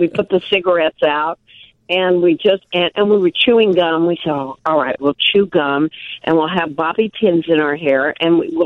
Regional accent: Milwaukee, Wisconsin, United States; But I thought, well, everybody else has it. But we're from Milwaukee.

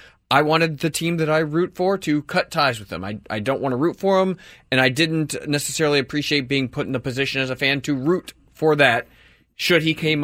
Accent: Atlanta, Georgia, United States; As you know, I'm born and raised in Atlanta.

